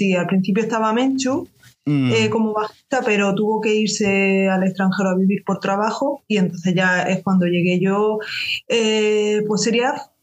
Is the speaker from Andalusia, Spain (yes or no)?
yes; Granada, Andalusia, Spain; now in Madrid, Spain; yo soy de Granada y Sara sería la única de Madrid. Pero bueno, vivimos todo en Madrid.